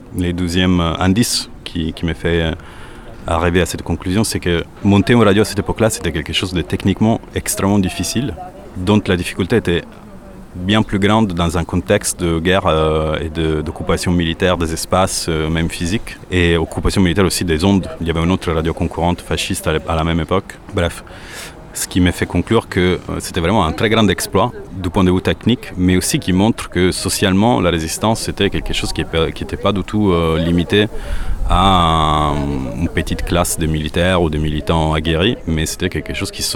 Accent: Italy; now in Paris, France; je suis journaliste. Je suis italien, mais je vis à Paris.

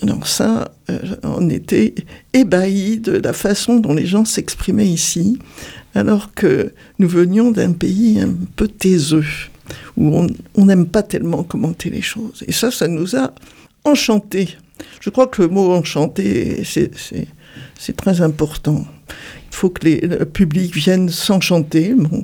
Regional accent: Hauts-de-France, France; accent: northern; now in Sud-Aveyron, France; quand j'ai débarqué en Sud-Aveyron, comme on l'entend dans mon accent du Nord, je ne suis pas d'ici, nous sommes avec Claude Bayon arrivés dans les années 60

